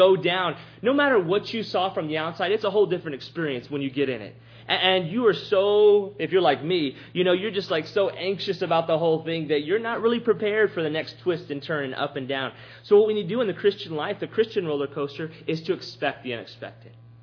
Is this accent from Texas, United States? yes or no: yes; Robstown, Texas, United States; Joe Cotton's Barbecue in my hometown of Robstown, Texas.